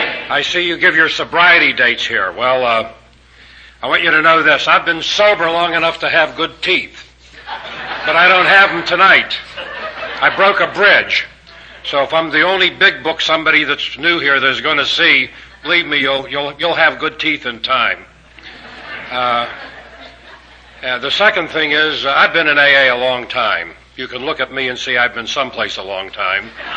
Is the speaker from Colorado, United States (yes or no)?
no; Potomac, Maryland, United States; I'm from Potomac, Maryland, incidentally, belong to the Potomac Sunday Night Speakers Meeting.